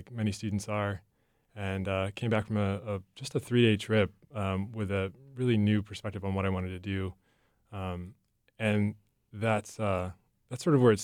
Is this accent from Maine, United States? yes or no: yes; Maine, United States; I grew up in Maine and sort of had a secondary relationship with the outdoors until I went away to college and was inspired by moving to California